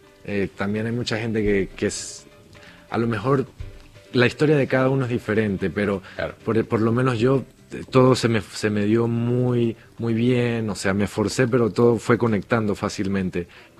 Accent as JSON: {"language": "Spanish", "country": "Venezuela", "moved": "yes", "lives_now": "Argentina", "said": "Prácticamente salí huyendo de Venezuela."}